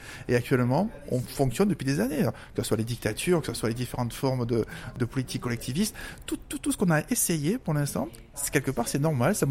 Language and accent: French; Marseille, Provence-Alpes-Côte d'Azur, France; Je suis Marseillais de souche, ça s'entend.